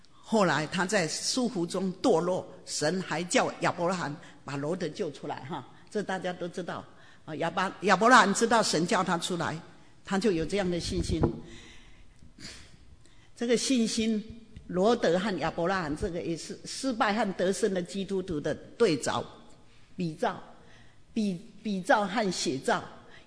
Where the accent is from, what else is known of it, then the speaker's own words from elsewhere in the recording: Taoyuan, Taiwan; born there; 我说哎呦他好厉害，怎么知道我是桃园出生的。